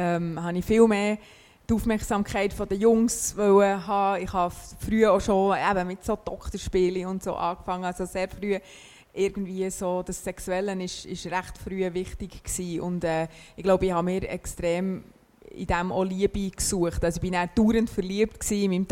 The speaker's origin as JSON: {"language": "German", "town": "Hinterkappelen", "region": "Bern", "country": "Switzerland", "tie": "born or raised there", "said": "Also ich bin in Hinterkappelen bei Bern aufgewachsen. Das ist sehr nahe bei der Stadt, aber sehr, eigentlich recht ländlich, schon am See mit Wald und Schafweiden dazwischen."}